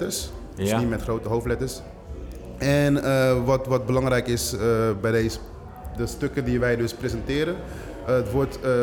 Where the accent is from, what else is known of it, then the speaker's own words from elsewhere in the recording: Rotterdam, South Holland, Netherlands; Ik kom uit West, Rotterdam-West.